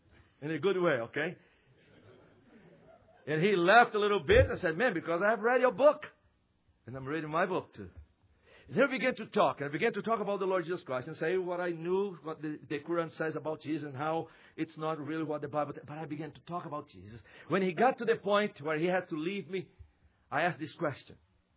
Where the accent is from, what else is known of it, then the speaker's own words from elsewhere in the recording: Brazil; I grew up in Brazil, working in the Amazon jungle with my wife.